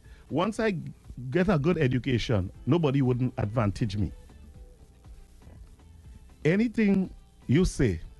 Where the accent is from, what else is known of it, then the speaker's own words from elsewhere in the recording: Trinidad & Tobago; As a Trinidadian, and I have to say as a Trinidadian, right?